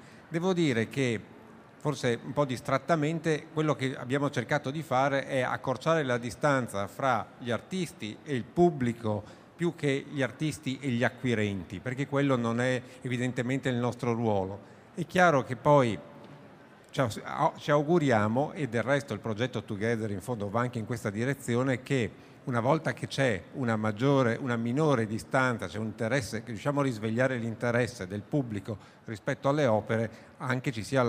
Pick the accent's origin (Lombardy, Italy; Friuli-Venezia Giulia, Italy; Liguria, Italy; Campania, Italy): Friuli-Venezia Giulia, Italy; Pordenone; e dicevo sono di Pordenone